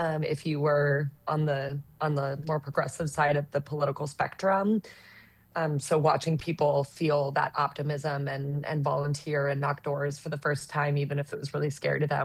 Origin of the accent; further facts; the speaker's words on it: Ohio, United States; I am from rural Ohio. I am from Northeast near Cleveland.